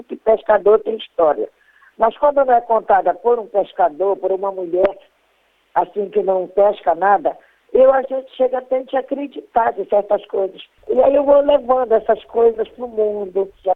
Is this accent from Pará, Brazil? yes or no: yes; Belém, Pará, Brazil; Eu era criada, me criei aqui em Belém, com a minha avó, com meus tios pra cá.